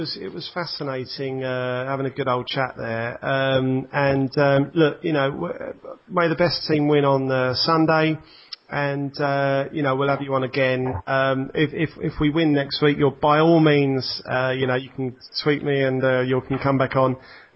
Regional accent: London, United Kingdom; I'm from South London

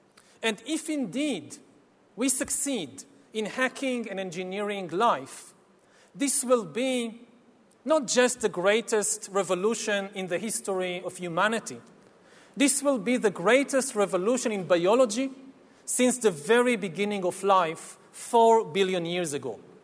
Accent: Israel; while my home country of Israel is trying to build a total surveillance regime in the West Bank.

